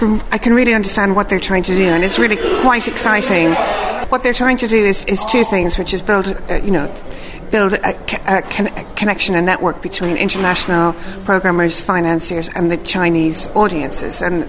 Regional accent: Dublin, Leinster, Ireland; I'm Irish. I grew up in Dublin, and I always wanted to be a journalist.

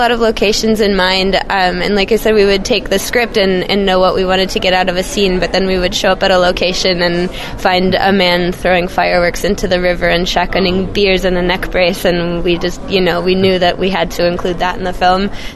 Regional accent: Montana, United States; a film that I shot in my hometown in a small town in Montana

